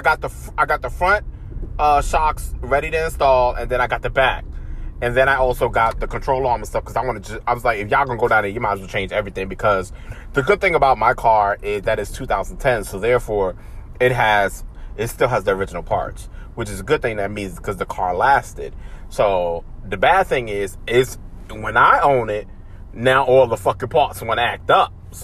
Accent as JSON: {"language": "English", "town": "Jacksonville", "region": "Florida", "country": "United States", "said": "Because I'm originally from Jacksonville."}